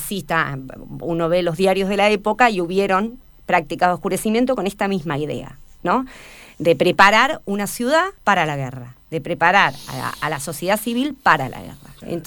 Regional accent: Bahía Blanca, Buenos Aires Province, Argentina; Yo soy de Bahía Blanca. Bahía es una ciudad del sur de provincia de Buenos Aires que está en el litoral atlántico

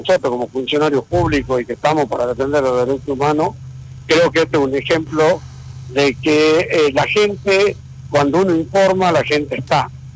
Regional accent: Tucumán, Argentina; yo digo el término común como tucumano

